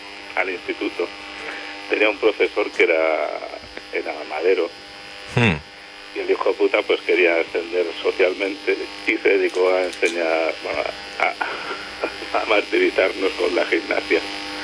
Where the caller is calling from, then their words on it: Vallebrón, Canary Islands, Spain; De Vallebrón, Mombau.